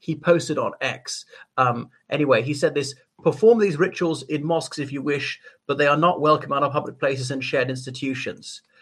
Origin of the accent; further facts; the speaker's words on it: Ireland; from Ireland.